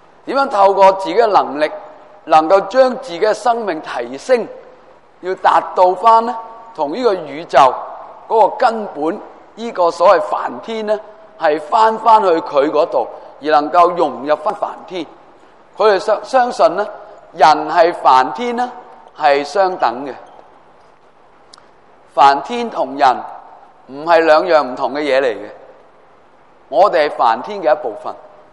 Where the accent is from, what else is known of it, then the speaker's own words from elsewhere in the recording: China; 而喺我哋中国人都系噶